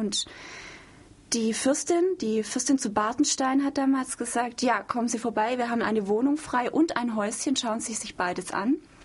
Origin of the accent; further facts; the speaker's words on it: Stuttgart, Baden-Württemberg, Germany; Ich bin auf Künstlerszene aufgewachsen. Ich bin in Stuttgart aufgewachsen, in der Liststraße. Das ist so die Verlängerung der alten Weinsteige, wo die Zacke noch hoch und runter fährt. Und ja, das war ein richtig schönes Künstlerviertel.